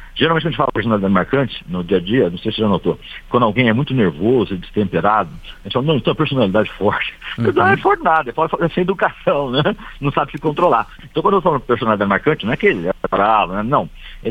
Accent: Lorena, São Paulo, Brazil; eu sou de Lorena, né, perto de Aparecida, aqui em São Paulo mesmo, né? Pertinho de Paraty, uma hora e meia de Paraty.

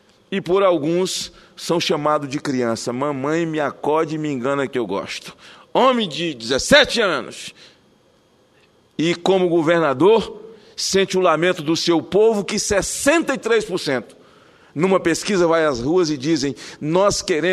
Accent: Espírito Santo, Brazil; lá no meu estado, e todo mundo sabe da tradição do Espírito Santo com essas tais panelas de barro

